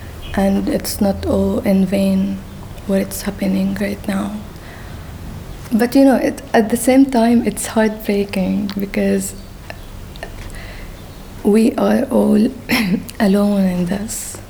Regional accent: Gaza, Gaza Strip, Palestine; I mean, I feel like also my relationship with Gaza, it's complicated, because when I was there

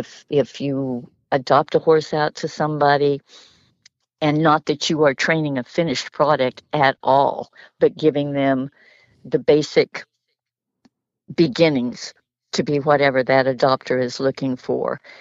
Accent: Oklahoma, United States; City girl, grew up in Oklahoma

